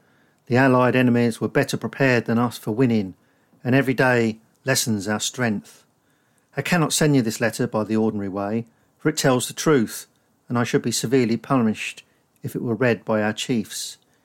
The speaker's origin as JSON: {"language": "English", "town": "Northampton", "region": "East Midlands", "country": "United Kingdom", "tie": "born or raised there", "said": "And he lived in my hometown in Northampton."}